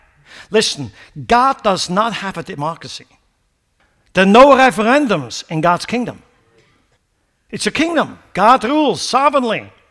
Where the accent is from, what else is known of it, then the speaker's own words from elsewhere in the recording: Switzerland; English is a second language; Let me tell you something. I grew up in Switzerland. They came out of the Second World War.